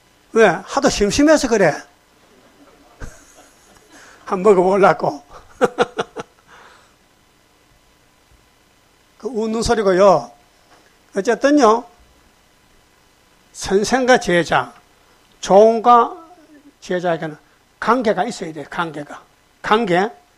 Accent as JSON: {"language": "Korean", "town": "Uiseong", "region": "North Gyeongsang", "country": "South Korea", "tie": "born or raised there", "said": "내 고향이 경상북도 의성이거든."}